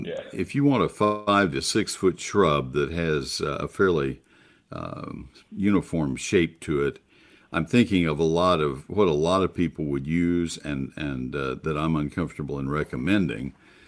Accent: College Station, Texas, United States; also born or lived in Ohio; I grew up in College Station and spent 7 years in Ohio, and Burning Bush Euonymus was very popular there

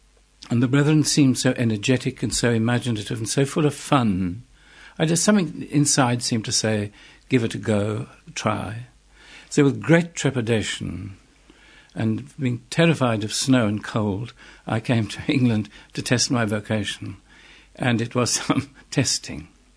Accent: Bulawayo, Zimbabwe; In my hometown of Bulawayo in Zimbabwe.

